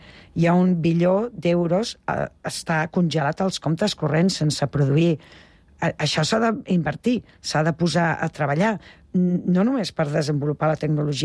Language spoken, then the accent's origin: Catalan; Tarragona, Catalonia, Spain; Jo, que soc de Tarragona